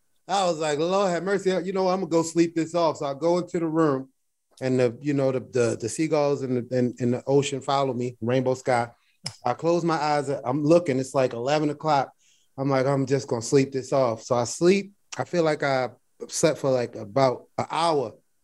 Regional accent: Baltimore, Maryland, United States; Because, you know, Jada's from Baltimore, and that's my hometown.

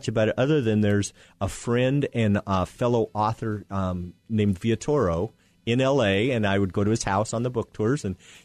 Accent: Wyoming, United States; And one of them found out I was from Wyoming

